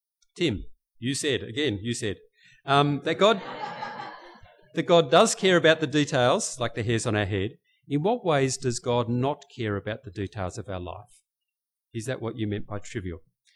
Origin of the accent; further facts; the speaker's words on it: Scotland, United Kingdom; I'm as stingy as they come. … is Scottish. We are Scottish.